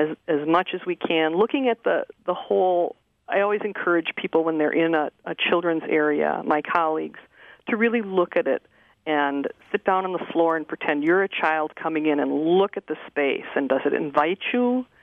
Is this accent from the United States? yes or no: yes; Green Bay, Wisconsin, United States; And I grew up in Green Bay, and we had a number of branches there